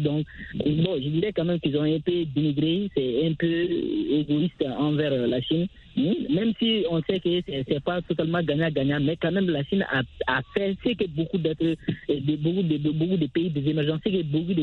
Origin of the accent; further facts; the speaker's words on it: Mali; moi je suis Malien